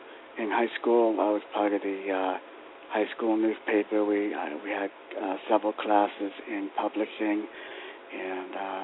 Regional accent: Bar Harbor, Maine, United States; Well, I grew up in Bell Harbor. Went through the school system and everything there, and then moved to Southern Maine in 2006, and I've been down here ever since.

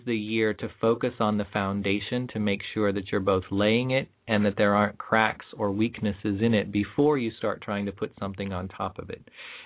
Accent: California, United States; A Californian like me says, oh, my gosh, it's kind of chilly, isn't it?

